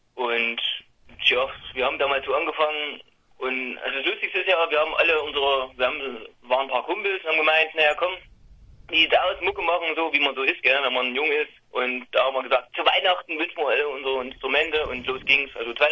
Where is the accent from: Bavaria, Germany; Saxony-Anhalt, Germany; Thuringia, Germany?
Thuringia, Germany; now in Gotha, Germany; Also bei Gotha kann man schon sagen. Also 3 Kilometer so ein kleines Nest